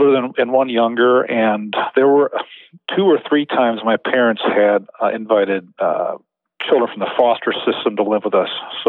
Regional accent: Eden Prairie, Minnesota, United States; Actually, no. I grew up in the Twin Cities in Eden Prairie.

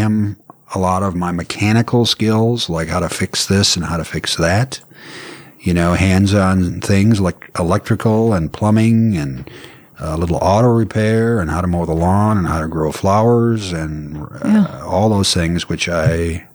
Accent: Minneapolis, Minnesota, United States; About a mile west of Lake Nokomis in South Minneapolis, Minnesota.

